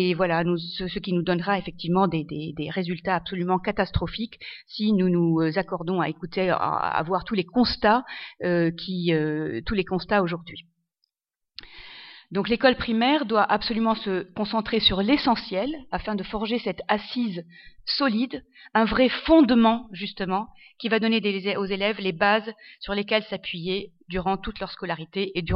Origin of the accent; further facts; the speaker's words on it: Lebanon; now in France; parce que je suis libanaise d'origine, et donc j'ai enseigné pendant 11 ans au Liban, et puis ensuite pendant 17 ans en France